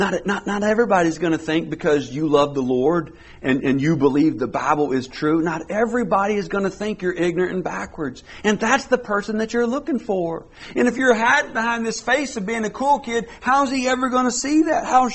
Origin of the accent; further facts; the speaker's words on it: Kentucky, United States; Look, I grew up, like I said, I grew up in Kentucky.